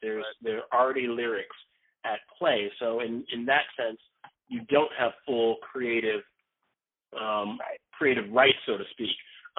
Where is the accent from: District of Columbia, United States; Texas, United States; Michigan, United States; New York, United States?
Michigan, United States; Detroit; I'm from Motown. Currently sitting in Motown